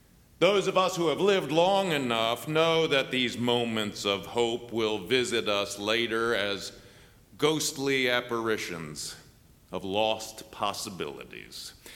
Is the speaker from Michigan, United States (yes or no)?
yes; Michigan, United States; When I was growing up in Michigan, it was, of course, Christmas.